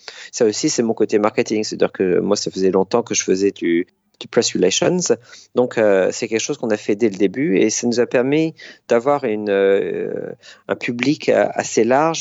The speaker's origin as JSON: {"language": "French", "country": "France", "lives_now": "United Kingdom", "said": "en tant que Français ou Européen au Royaume-Uni."}